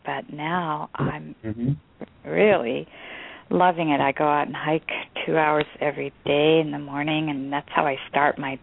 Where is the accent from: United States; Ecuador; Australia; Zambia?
United States; California; moved away as an adult; I really love Washington State, but it took me quite some time to acclimate. I was from Southern California.